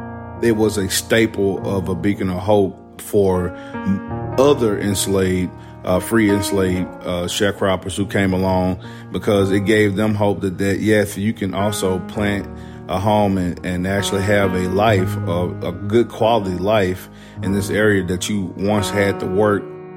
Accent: Louisiana, United States; moved away as an adult; I'm originally from Louisiana. My mom and dad only made $30,000 a year annually, max income, and they took care of 3 kids. But I actually made my way up here through my now wife of 16 years as of January

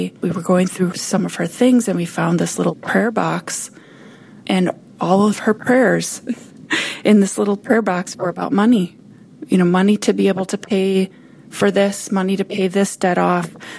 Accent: Wisconsin, United States; now in Chicago, United States; My sister and I grew up in Wisconsin.

